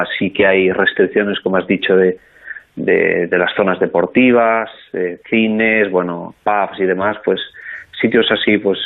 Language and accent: Spanish; Moaña, Galicia, Spain; now in Piacenza, Italy; estaba acostumbrado a mi pueblo de Moaña, Vigo ya era grande, pues imagínate Tel Aviv